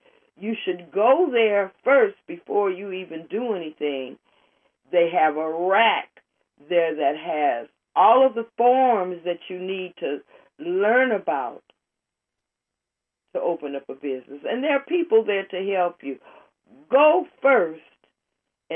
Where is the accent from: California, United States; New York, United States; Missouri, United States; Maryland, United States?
California, United States; Oakland; because I'm going to concentrate on Oakland, because it's my hometown